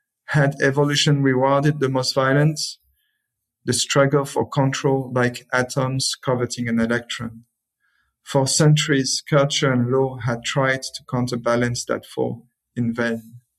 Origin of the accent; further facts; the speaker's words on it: France; accent: French; English is a second language; So I would like to apologize in advance for my French accent, but I will do my best.